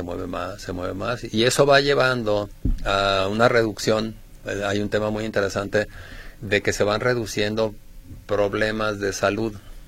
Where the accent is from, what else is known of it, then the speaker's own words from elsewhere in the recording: Mexico; Pues, si así somos los mexicanos.